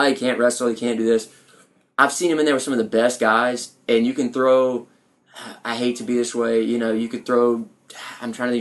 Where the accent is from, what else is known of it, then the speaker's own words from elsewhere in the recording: New Orleans, Louisiana, United States; I'm coming from New Orleans. I've seen New Orleans riots.